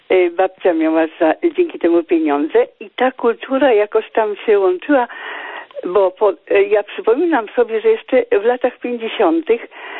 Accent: Łódź Voivodeship, Poland; W poniedziałek byłam na cmentarzu w swoim rodzinnym miasteczku pod Łodzią, tam gdzie się urodziłam i wychowałam.

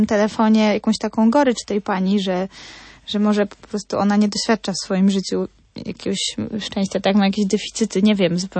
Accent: Mikołów, Silesian Voivodeship, Poland; Pozdrawiam Śląsk, bo ja z Mikołowa pochodzę.

